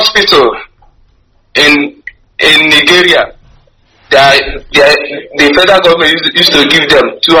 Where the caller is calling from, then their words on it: Senegal; I'm calling from Senegal.